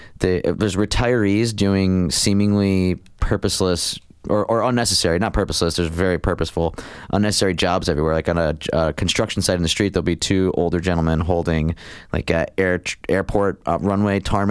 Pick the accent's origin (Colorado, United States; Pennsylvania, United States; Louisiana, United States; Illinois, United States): Pennsylvania, United States; Scranton; Growing up in the Bellevue section of West Scranton, that's Scranton, Pennsylvania.